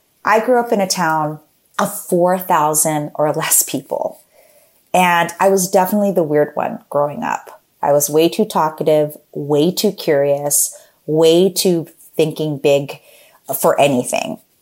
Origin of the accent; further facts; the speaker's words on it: Philippines; I also grew up in a very Asian household. I'm Filipino